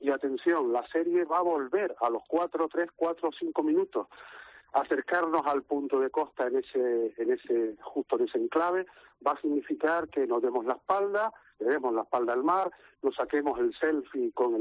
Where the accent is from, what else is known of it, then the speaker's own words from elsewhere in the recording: Gáldar, Canary Islands, Spain; Yo soy de Galdar, conozco la costa, desde niño o niña me estoy bañando ahí